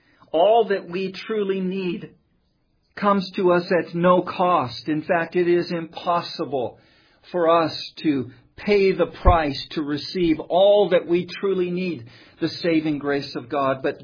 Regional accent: United States; born there; My friends, I was born in America, and as a young child, we often celebrated, in fact, we always celebrated Christmas in some fashion.

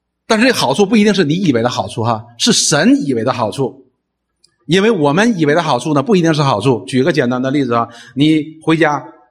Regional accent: China; 我们中国人前阶段的时候有一个很流行的词叫保驾护航

